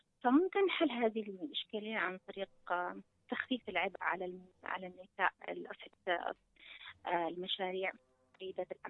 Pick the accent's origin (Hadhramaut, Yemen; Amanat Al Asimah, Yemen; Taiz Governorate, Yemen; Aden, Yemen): Taiz Governorate, Yemen; Taiz; ضعف التنسيق أكبر مشكلة عندنا في تعز